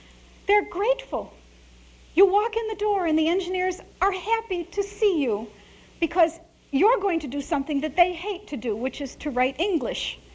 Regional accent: Chicago, Illinois, United States; And as an Italian Catholic growing up in Chicago, I had been under the impression that Columbus was a hero.

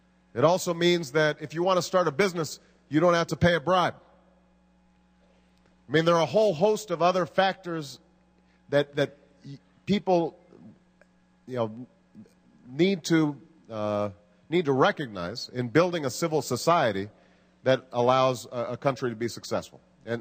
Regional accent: United States; as an American who is proud as anybody of my country, I am always jealous about European trains.

